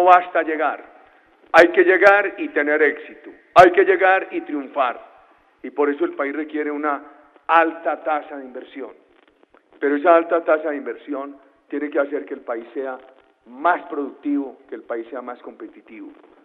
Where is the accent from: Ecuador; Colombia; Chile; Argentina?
Colombia; 46 millones de ciudadanos como somos los colombianos